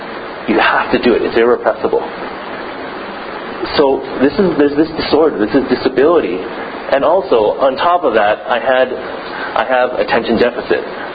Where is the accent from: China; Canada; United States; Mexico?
Canada; Regina, Saskatchewan; So my experience of growing up in the Regina Chinese Alliance Church, who what is known as the pioneering church of all the Chinese Alliance churches in Canada, it's got a lot of traditions in there.